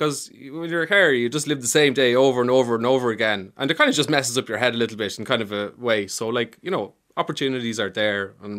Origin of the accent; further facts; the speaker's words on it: Ireland; I'm Irish.